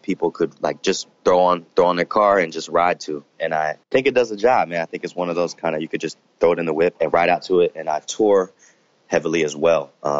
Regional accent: North Carolina, United States; Southern background and sort of being able to like embody the kind of harmony that I was able to experience growing up in North Carolina as well.

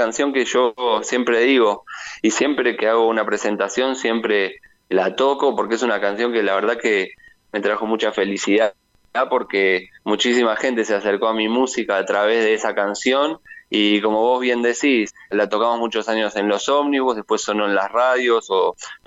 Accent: Argentina; born there; also born or lived in Montevideo, Uruguay; Así que más allá de que nací en Argentina

